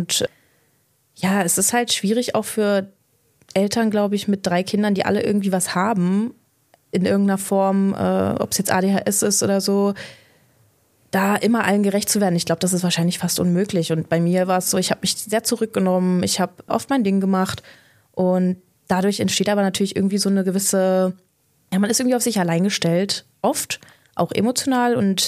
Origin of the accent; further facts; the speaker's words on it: Wernigerode, Saxony-Anhalt, Germany; also born or lived in Berlin; now in Magdeburg, Germany; 26 Jahre jung. Ja, und ich komme aus Wernigerode eigentlich. Dann war ich eine Zeit in Berlin, jetzt bin ich in Magdeburg und sehr froh, hier zu sein.